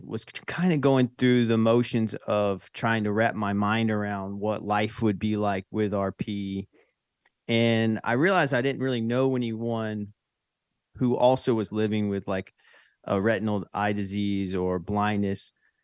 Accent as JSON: {"language": "English", "region": "North Carolina", "country": "United States", "accent": "Southern", "lives_now": "Brooklyn, United States", "said": "But I'm from North Carolina, so you might hear a little bit of a Southern accent."}